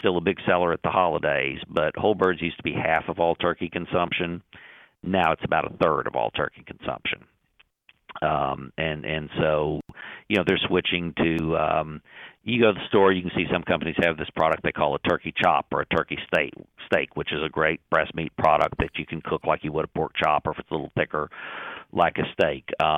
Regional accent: Texas, United States; But I'm a Texan. I use it for taco meat too, and for chili.

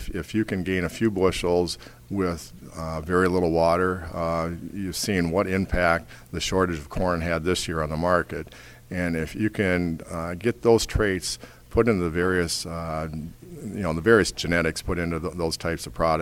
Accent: Claremont, Minnesota, United States; from Claremont, Minnesota, which is between Owatonna and Rochester

